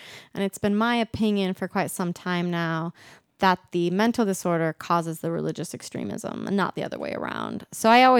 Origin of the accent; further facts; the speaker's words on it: Idaho, United States; So I was born and raised, the youngest of seven children, on a really beautiful mountain in southern Idaho.